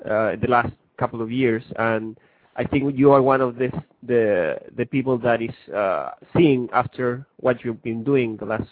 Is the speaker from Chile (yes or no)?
yes; Chile; English is a second language; hello, I'm from Chile.